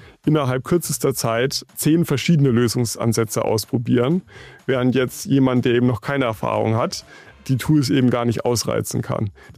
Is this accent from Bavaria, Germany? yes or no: yes; Ebermannstadt, Bavaria, Germany; Ich komme ursprünglich aus Ebermannstadt. Das liegt in der Nähe von Nürnberg, ich würde sagen, so grob eine Dreiviertelstunde entfernt.